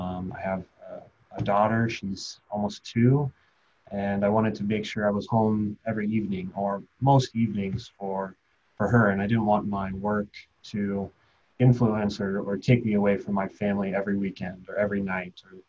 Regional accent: Salt Lake City, Utah, United States; moved away as an adult; now in Michigan, United States; I'm the marketing director here at Beist Electric. I grew up in Salt Lake City, Utah. I actually lived there for most of my life and traveled and moved to Michigan in 2009.

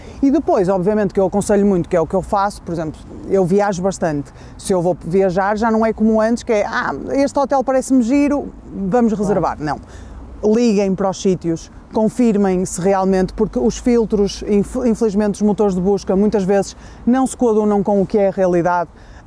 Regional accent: Porto, Portugal; que eu sou do Porto

